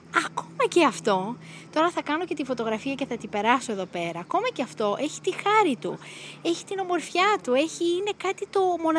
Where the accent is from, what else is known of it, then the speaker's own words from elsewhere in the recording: Greece; κάθε φορά που έρχομαι στην Ελλάδα με φέρνει εδώ για να μου θυμίσει ότι είμαι Ελληνίδα